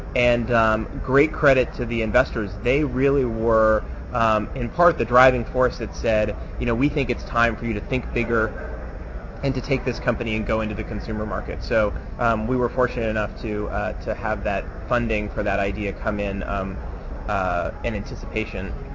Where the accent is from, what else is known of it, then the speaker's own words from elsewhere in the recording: Ohio, United States; I'm from Ohio, which is like the Canada of the States, so dispositionally I'm suited to Canada, I guess.